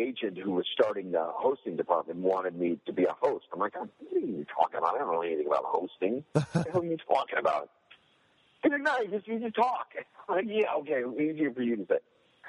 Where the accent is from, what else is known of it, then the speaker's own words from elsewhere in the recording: Pennsylvania, United States; I'm from Pennsylvania. I went to Temple University for graduate school in Philly.